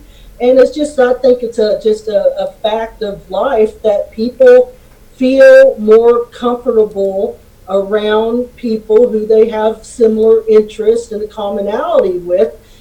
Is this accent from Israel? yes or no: no; the South, United States; I can't say it because I'm a Southerner